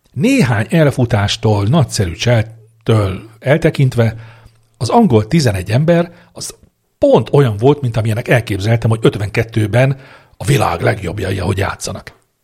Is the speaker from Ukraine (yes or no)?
no; Hungary; Ezen a mérkőzésen a magyar válogatott, melynek összeállítását tudnunk kéne, mert magyarok vagyunk, de nem tudjuk.